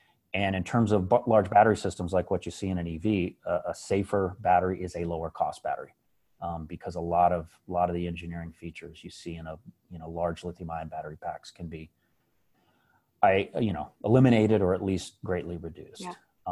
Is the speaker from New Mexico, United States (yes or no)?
yes; New Mexico, United States; And of course, I'm from New Mexico, so everything's got to have green chili.